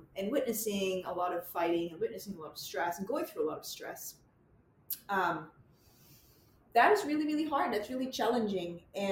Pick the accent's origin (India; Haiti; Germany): Germany; English is a second language; moved away as an adult; now in New York City, United States; So I'm originally from Germany. Mm-hmm. I lived in Germany about 25 years before I moved to New York City.